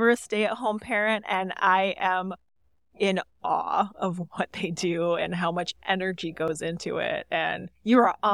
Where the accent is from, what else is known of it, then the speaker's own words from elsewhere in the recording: Lowell, Michigan, United States; When I was growing up in Lowell, we could take advantage of the Kent Career Technical